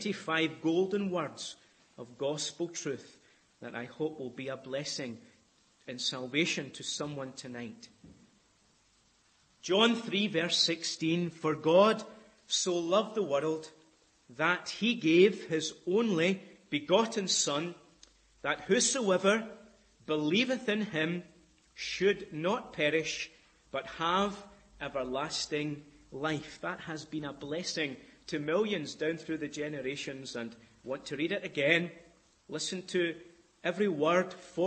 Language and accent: English; Scotland, United Kingdom; Don't ask me to do that the other way about, because I'm Scottish and not Irish